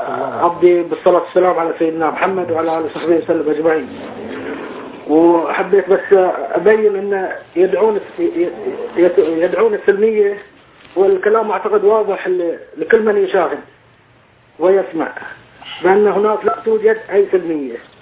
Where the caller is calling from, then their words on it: Bahrain; وأنا أكلمك من البحرين